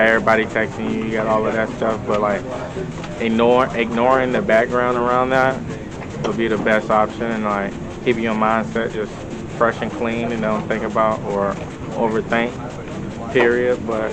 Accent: Cherry City, Virginia, United States; play for the Guardians. I'm an outfielder from Cherry City, Virginia.

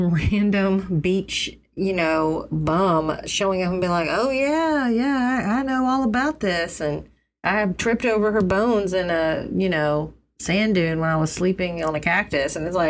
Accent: Birmingham, Alabama, United States; I explained that I'm also from Birmingham

